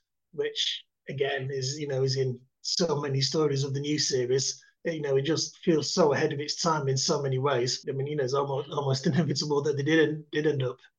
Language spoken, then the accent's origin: English; Salford, North West England, United Kingdom; I'm from Salford near Manchester.